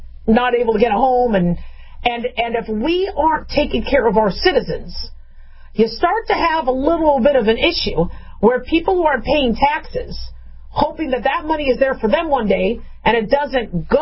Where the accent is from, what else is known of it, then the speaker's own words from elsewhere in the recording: California, United States; born there; I was born in California, so it really hurts to see fellow Californians or even migrants not have a home